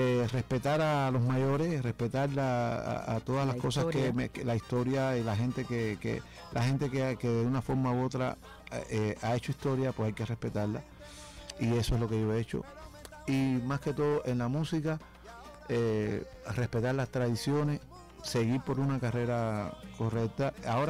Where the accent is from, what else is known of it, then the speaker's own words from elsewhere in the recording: Havana, Cuba; Y yo me siento súper cubano, como le puse a ese disco anterior, y súper habanero también.